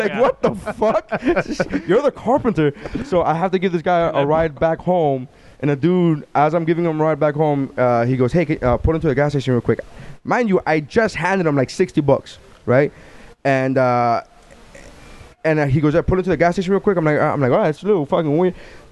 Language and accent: English; Nicaragua; I am from Nicaragua, and let me tell you something about Nicaraguan women.